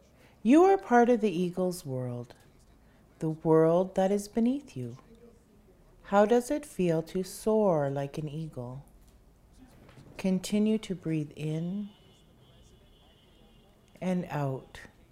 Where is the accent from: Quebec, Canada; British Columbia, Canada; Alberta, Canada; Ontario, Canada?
Ontario, Canada; Temagami; I am from Temagami First Nation, Deep Water People.